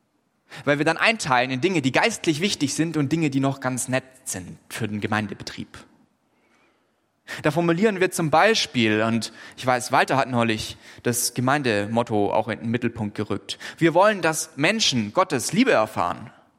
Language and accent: German; Baden-Württemberg, Germany; Ich komme aus Oberschwaben, das wisst ihr, ja? Da sind die Schützengräben ganz klar. Das ist nah an der bayerischen Grenze, da muss man sich abgrenzen.